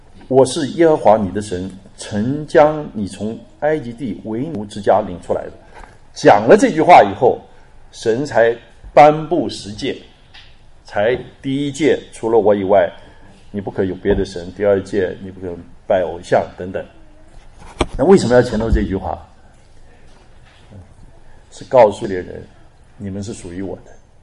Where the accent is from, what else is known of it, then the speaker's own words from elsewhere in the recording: Sanming, Fujian, China; 我们老家是叫福建三明很少人知道，有福建人大概才听说，很少人知道这个小地方，一个山区的地方，非常的贫穷偏僻。